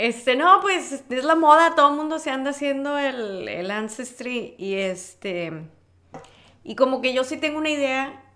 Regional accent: Tamaulipas, Mexico; yo soy de Tamaulipas. Toda mi familia es de Tamaulipas, y de la familia de la abuela, pues eran de Nuevo León. Entonces, pues sí, 100% Tamaulipas y Nuevo León.

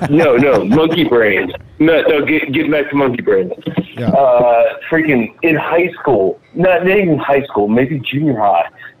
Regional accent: West Virginia, United States; I'm from West Virginia. Nice to meet you guys.

